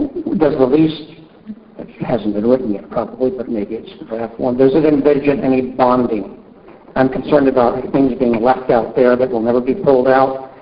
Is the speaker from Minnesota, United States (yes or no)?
no; Walterboro, Maine, United States; I'm from Walterboro.